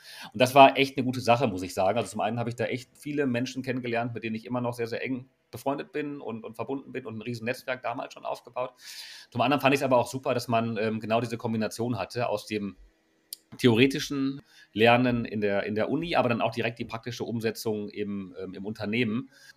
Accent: Bocholt, North Rhine-Westphalia, Germany; Ich komme aus einer kleinen Stadt in NRW, die heißt Bocholt. Das ist so ein Stückchen nördlich vom Ruhrgebiet, kennt man nicht. Hat so gut 80.000 Einwohner, ist gleich an der holländischen Grenze.

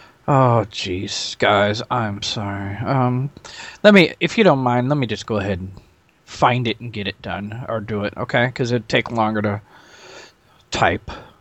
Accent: Nebraska, United States; from Nebraska.

